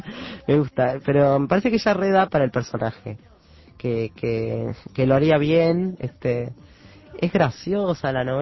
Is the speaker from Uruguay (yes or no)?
yes; Uruguay; vivo como todo uruguayo